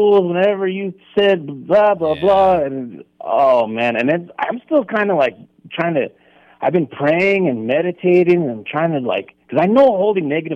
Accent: Arizona, United States; man, I'm from Arizona, so I like a little heat.

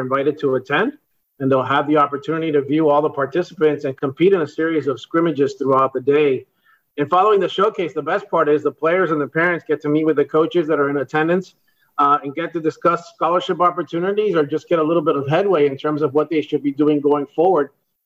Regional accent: Florida, United States; I grew up in South Florida, too, and grew up with the Hurricanes and all the teams in South Florida.

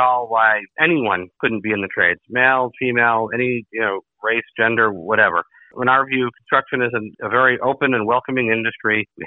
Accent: New York, United States; I'm from New York, and most of that curriculum left high schools decades ago.

